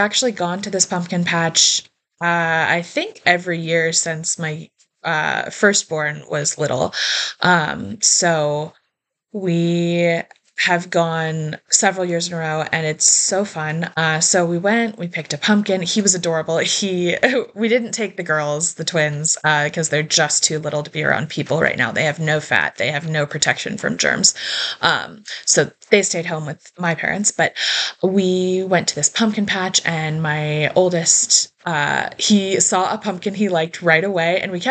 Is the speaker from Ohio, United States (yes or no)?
yes; Ohio, United States; It's beautiful here. I'm from Ohio, and the fall foliage is just freaking gorgeous.